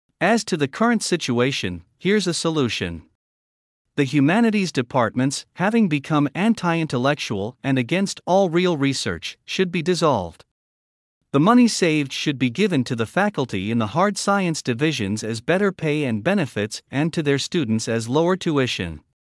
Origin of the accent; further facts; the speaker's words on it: Michigan, United States; I grew up near Detroit in the 1960s and 1970s